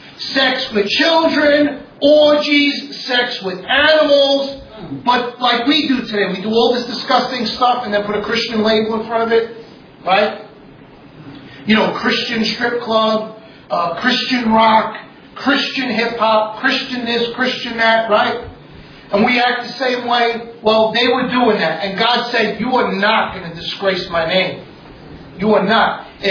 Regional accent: United States; We can't help it. We grew up in America.

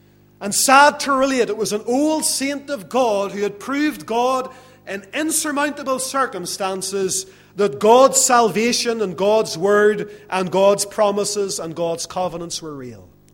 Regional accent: Lisburn, Northern Ireland, United Kingdom; Growing up in the Presbyterian church, one of them in Lisburn

